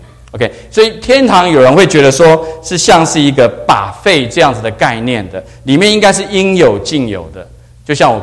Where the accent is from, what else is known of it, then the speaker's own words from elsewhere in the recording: United States; 可是我们美国人呢，是坐飞机去的